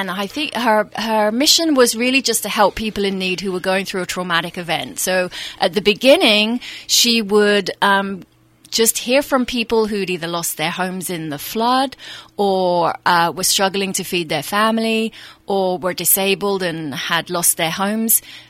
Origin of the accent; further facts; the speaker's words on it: London, United Kingdom; also born or lived in Los Angeles, United States; now in Napa, United States; I'm from London in England, but I did live in LA previously to coming up to Napa, so I have been in the US for a little bit.